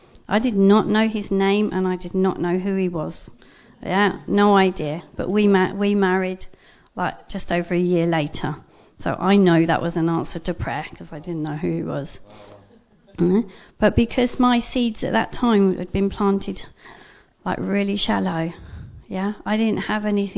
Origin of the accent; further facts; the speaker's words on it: Windsor, South East England, United Kingdom; for me, growing up in Windsor, you'd get to march in front of the castle